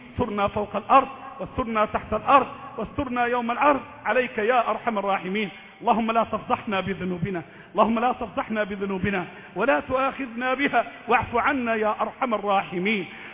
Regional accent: Egypt; اللهم احفظ بلدنا مصر،

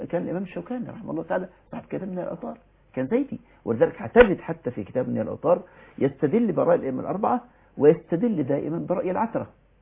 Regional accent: Egypt; زيارة زي ما تقول الصوفية عندنا في مصر.

